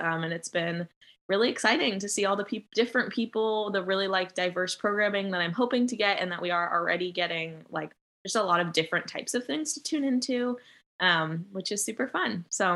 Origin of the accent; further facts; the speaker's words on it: Arcata, California, United States; also born or lived in Santa Cruz; So I moved back to Humboldt in 2020. I had been living in Santa Cruz. I grew up here in Arcata